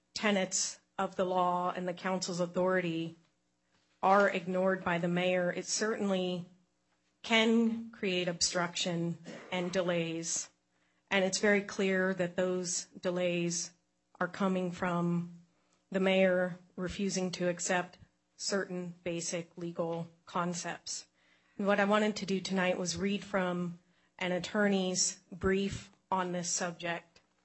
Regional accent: Black Diamond, Washington, United States; also born or lived in Bellevue; I'm from Bellevue, and I grew up in Black Diamond.

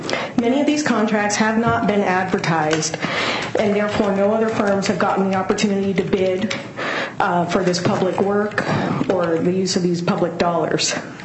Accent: Black Diamond, Washington, United States; I live in Bellevue, and I grew up in Black Diamond

